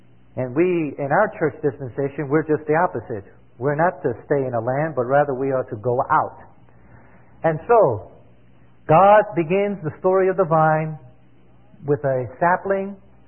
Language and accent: English; New York City, New York, United States; I'm from New York City, so I had to learn all this stuff. I didn't know all about this gardening stuff.